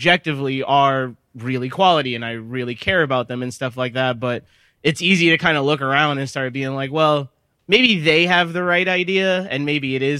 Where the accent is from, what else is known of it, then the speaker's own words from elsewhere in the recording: New York City, New York, United States; I'm from the Lower East Side.